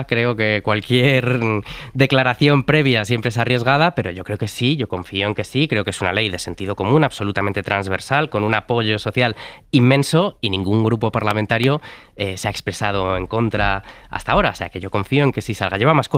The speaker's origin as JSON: {"language": "Spanish", "country": "Spain", "said": "Igual soy el único español al que una llamada de spam me relaja"}